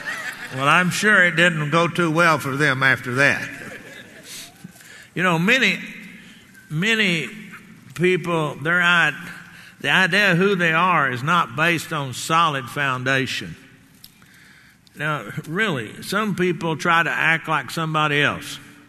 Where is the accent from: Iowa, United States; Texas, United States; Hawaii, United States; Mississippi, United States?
Texas, United States; Garland; I can go back home to my hometown, Garland